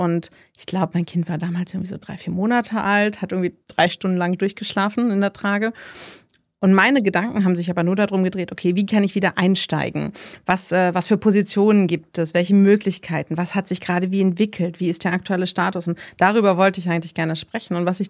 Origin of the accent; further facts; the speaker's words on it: Berlin, Germany; Ich komme ursprünglich aus Berlin, Berliner Pflanze, eine der wenigen, und bin verheiratet, bin Mama, bin Psychologin, Coach und Trainerin.